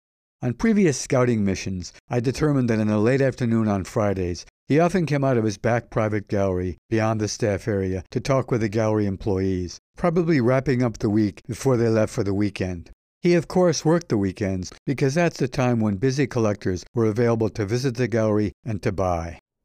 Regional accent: Utica, New York, United States; When I made my first trip to New York City presenting myself as an artist, coming down from my hometown of Utica

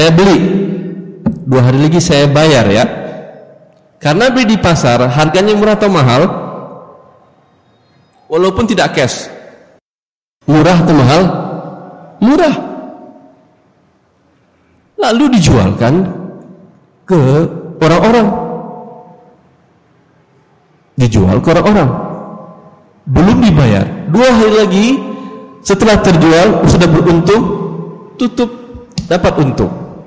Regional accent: Padang, West Sumatra, Indonesia; Ada sebagian orang dari daerah Padang, kebetulan saya dari Padang

